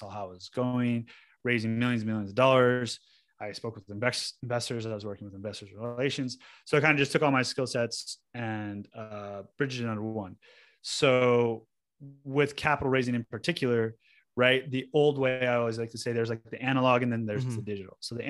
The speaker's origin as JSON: {"language": "English", "town": "Denver", "region": "Colorado", "country": "United States", "said": "we're from Denver, Colorado, right? So, that's prime real estate right now."}